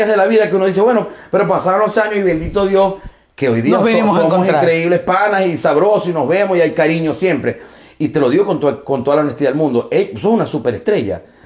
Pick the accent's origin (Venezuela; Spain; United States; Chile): Venezuela; Maracaibo, Zulia; porque soy un maracucho refinado.